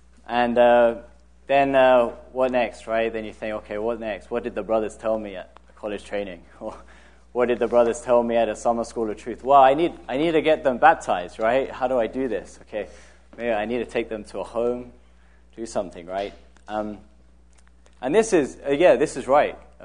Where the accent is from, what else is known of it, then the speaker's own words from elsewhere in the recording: London, United Kingdom; now in Jerusalem, Israel; I'm from London. Actually, my home now is in Jerusalem. I grew up in London.